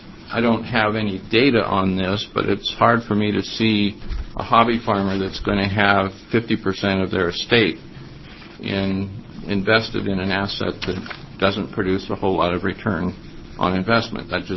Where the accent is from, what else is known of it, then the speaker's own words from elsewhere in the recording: Portland, Oregon, United States; I am an attorney from Portland, Oregon, with the firm of Samuel Jolin and Cantor.